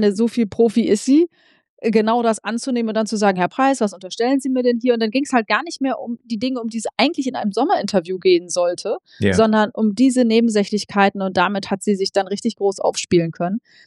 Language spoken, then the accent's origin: German; Jever, Lower Saxony, Germany; ich komme ja aus Jever und wenn man hier groß wird, dann wird man halt mit Jever groß